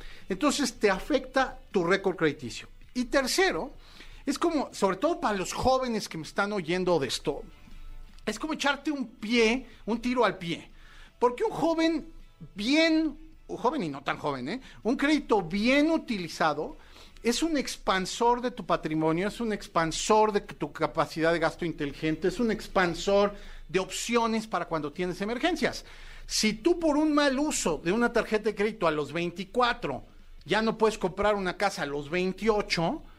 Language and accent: Spanish; Mexico; Es un apellido de origen italiano, aunque yo ya soy más mexicano que el mole oaxaqueño.